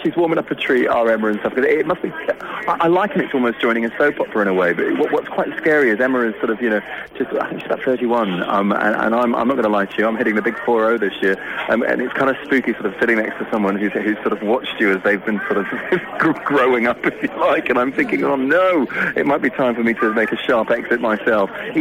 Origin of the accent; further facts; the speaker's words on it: Scotland, United Kingdom; I was brought up in Aberdeenshire